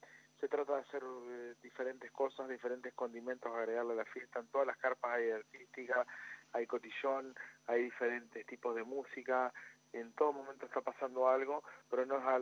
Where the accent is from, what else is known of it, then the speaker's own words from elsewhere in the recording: Paraná, Entre Ríos, Argentina; nosotros somos de Paraná